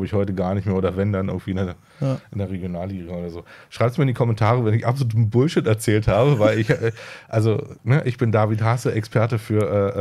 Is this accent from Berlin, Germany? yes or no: yes; Berlin, Germany; Also ich komme ja nur aus West-Berlin.